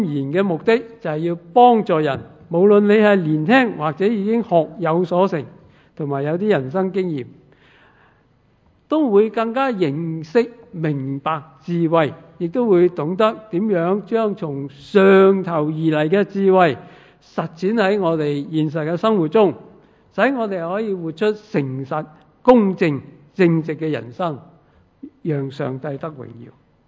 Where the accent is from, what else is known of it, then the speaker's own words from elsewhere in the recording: China; 即系同我哋中国人玩嘅谜语又好似有啲唔同啊。